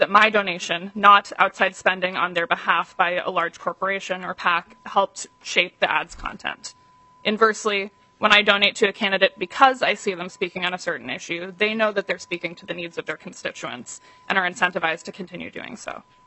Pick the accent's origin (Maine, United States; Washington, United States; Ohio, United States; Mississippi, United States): Washington, United States; Seattle; now in Minnesota, United States; Growing up in Seattle, I made my first campaign contribution because of a public financing system.